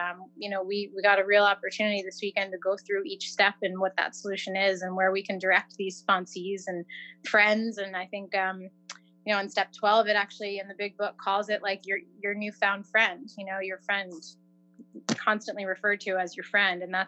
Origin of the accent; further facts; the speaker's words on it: New York, United States; I'm an addict and an alcoholic. I'm from New York